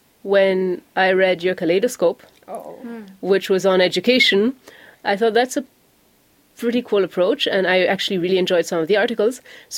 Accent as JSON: {"language": "English", "town": "Auroville", "region": "Tamil Nadu", "country": "India", "tie": "born or raised there", "said": "growing up in Auroville, one sometimes gets opportunities pretty early on"}